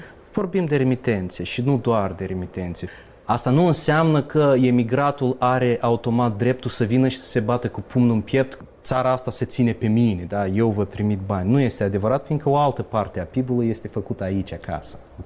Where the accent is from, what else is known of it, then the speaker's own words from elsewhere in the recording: Bălți, Moldova; Eu sunt bălțean, da? Și sunt, fiind bălțean, sunt moldovean sau basarabean. Fiind basarabean, sunt moldovean și fiind moldovean, sunt român.